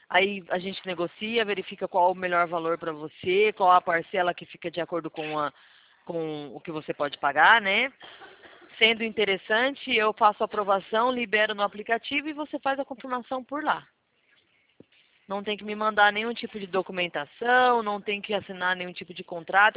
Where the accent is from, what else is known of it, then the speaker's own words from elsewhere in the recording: São Paulo, Brazil; Sou do interior de São Paulo.